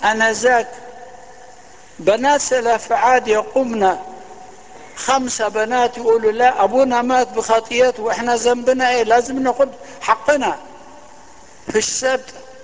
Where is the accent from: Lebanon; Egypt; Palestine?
Egypt; وعندنا في مصر حاجة زي كده